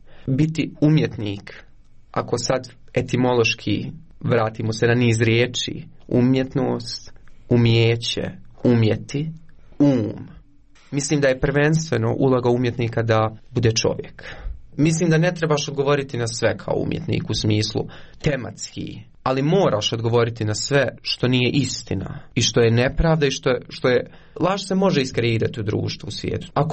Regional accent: Konjic, Federation of Bosnia and Herzegovina, Bosnia & Herzegovina; also born or lived in Eisenach, Germany; Ja sam rođen u Njemačkoj, u Eisenachu, 97. godine. Moji roditelji su birali, dakle, konjic kada su htjeli da se vrate u Bosnu i Hercegovinu, 99. godine. I odrastao sam u Konjicu. Nisam iz Sarajeva

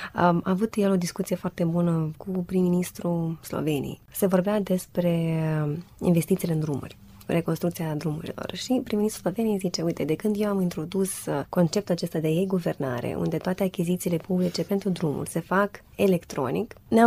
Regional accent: Moldova; pentru că sunt din Moldova.

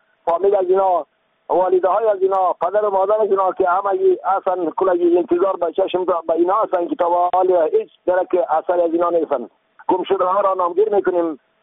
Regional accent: Afghanistan; ما الحمدلله افغان هستیم، مسلمان هستیم، از یک مملکت هستیم

